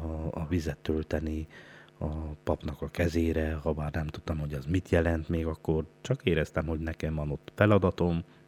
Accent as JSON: {"language": "Hungarian", "town": "Sepsibükszád", "region": "Covasna", "country": "Romania", "tie": "born or raised there", "also_born_or_lived": "Miercurea Ciuc", "said": "1977. április 4-én születtem Csíkszeredában, a harmadik fiúként, édesanyám szerint talán a legcsintalanabb is, és 3,5 év után elváltak a szülők, így kerültem Sepsibükszándra az édesapám felőli nagyszülőkhöz."}